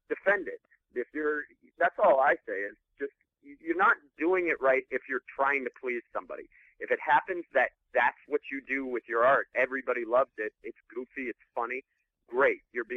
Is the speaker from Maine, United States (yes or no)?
yes; Maine, United States; growing up in Maine, like, you know, everybody is, they're kind of hardworking. They're from Catholic, big Catholic families.